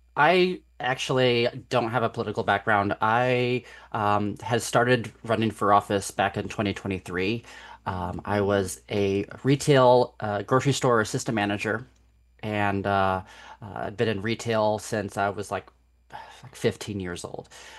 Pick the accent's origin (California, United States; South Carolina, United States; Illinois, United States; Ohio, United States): Illinois, United States; Pekin; I still live in my hometown. I'm an eighth generation Pekinite.